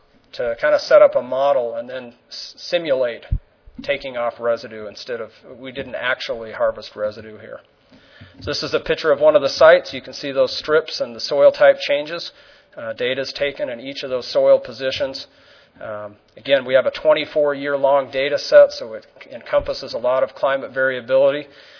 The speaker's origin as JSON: {"language": "English", "region": "Colorado", "country": "United States", "said": "I'm from Colorado, but this project really is kind of eastern Colorado, western Kansas, western Nebraska."}